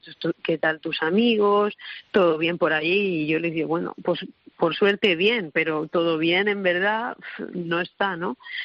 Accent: Valencia, Valencian Community, Spain; moved away; soy de Valencia, así es que yo he visto los 0 grados 3 veces en mi vida.

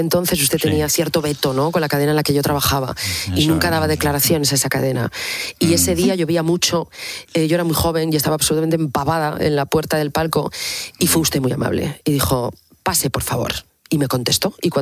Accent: Asturias, Spain

